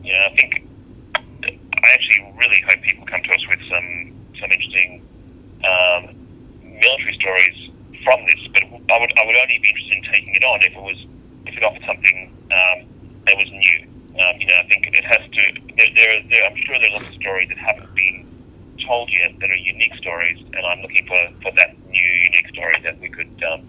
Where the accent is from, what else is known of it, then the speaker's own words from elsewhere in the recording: Australia; I'm Australian, and anything related to military is kind of new to me.